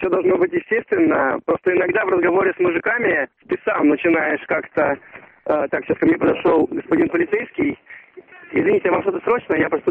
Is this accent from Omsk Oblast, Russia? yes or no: no; Moscow, Russia; Нет, мы из Москвы.